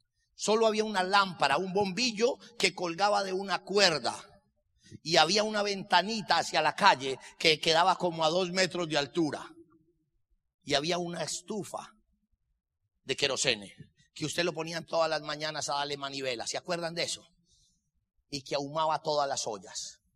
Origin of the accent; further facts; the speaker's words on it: Pensilvania, Caldas, Colombia; now in Bogotá, Colombia; Yo salgo de mi pueblo y me voy a Bogotá.